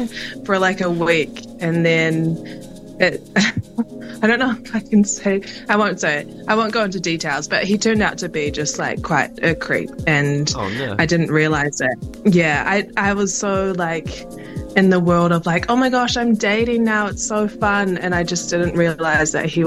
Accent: Auckland, New Zealand; I grew up in West Auckland, so Riverhead was quite close to where I grew up.

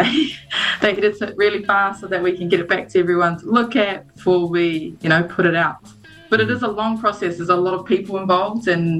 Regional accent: Raglan, Waikato, New Zealand; now in Auckland, New Zealand; Yeah, so I'm from Raglan originally, and then moving up to Auckland was like big culture shock, especially when your town is only one strip of street

